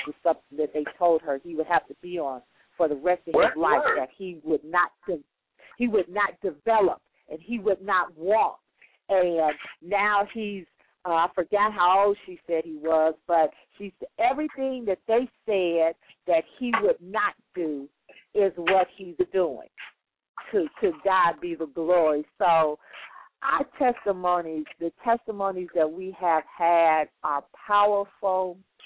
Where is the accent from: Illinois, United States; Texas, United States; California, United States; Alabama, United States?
Illinois, United States; Chicago; It feels like when back home, and I'm originally from Chicago, and we used to have testimony service